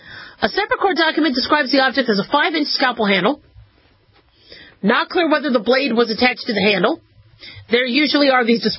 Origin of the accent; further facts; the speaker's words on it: Las Vegas, Nevada, United States; this is in my hometown. I mean, you know, Vegas, this happened, you know, just miles from where I live.